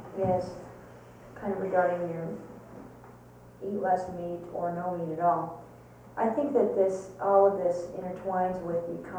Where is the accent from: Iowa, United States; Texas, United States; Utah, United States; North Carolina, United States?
Iowa, United States; I'm from Iowa, and you know, the farms they're getting out of.